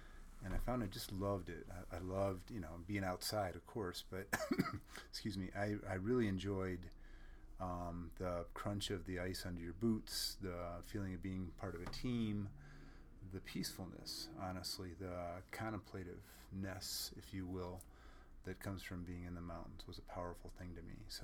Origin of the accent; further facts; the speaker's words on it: Michigan, United States; I grew up in the Midwest, just outside of Ann Arbor. Tallest place is an off-ramp near there, right?